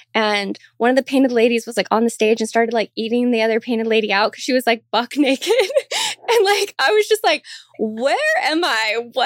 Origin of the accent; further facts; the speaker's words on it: Portland, Oregon, United States; I thought I could handle it because I'm like, whatever, I'm from Portland, yeah.